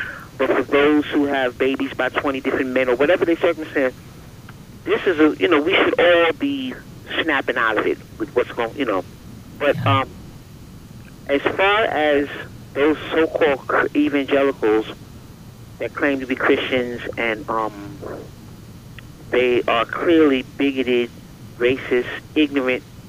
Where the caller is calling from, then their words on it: New York, United States; calling from New York.